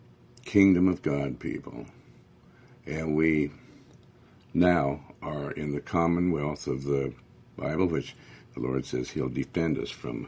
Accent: Montana, United States; I was raised in Montana before homosexuals were there

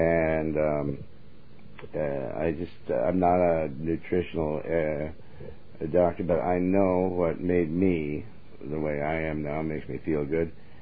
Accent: Montana, United States; You know, I was raised in Montana.

